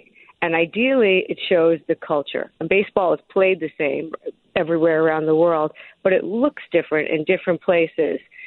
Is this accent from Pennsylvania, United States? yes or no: no; New York, United States; My family was, we grew up in New York.